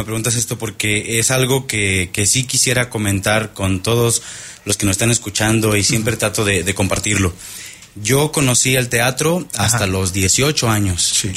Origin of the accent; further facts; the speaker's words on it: Tamaulipas, Mexico; now in Querétaro, Mexico; Soy de Tamaulipas.